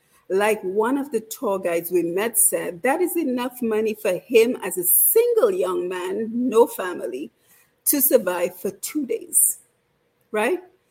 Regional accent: Dominica; So if you're from the Caribbean like I am, I'm from Dominica, not to be confused with the Dominican Republic

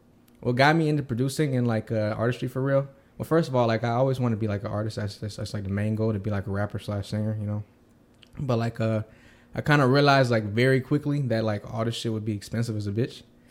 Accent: Tampa, Florida, United States; Here. Born and raised.

